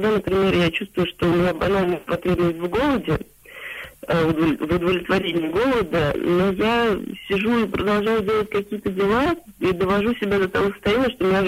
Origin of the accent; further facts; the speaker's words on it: Moscow, Russia; я из Москвы, мне 29 лет